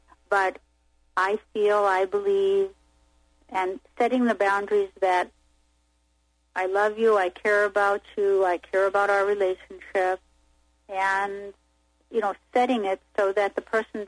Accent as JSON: {"language": "English", "region": "New York", "country": "United States", "tie": "born or raised there", "said": "you probably can guess I grew up in New York where we didn't hold back very much."}